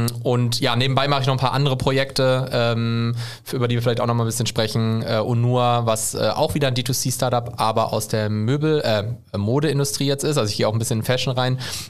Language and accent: German; Gelsenkirchen, North Rhine-Westphalia, Germany; 33 Jahre, gebürtiger Gelsenkirchener, im Ruhrgebiet aufgewachsen.